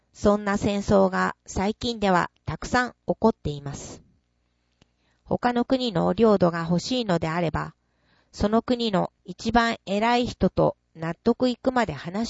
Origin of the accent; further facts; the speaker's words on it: Nagasaki, Japan; 私は長崎県に生まれて育ってきた中で